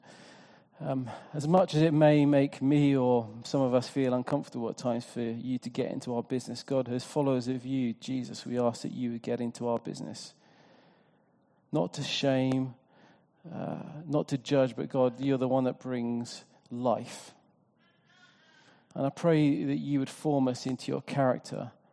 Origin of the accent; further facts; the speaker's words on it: United Kingdom; because I'm British, and the thought of someone kind of getting in my business makes me feel a little bit uncomfortable at times.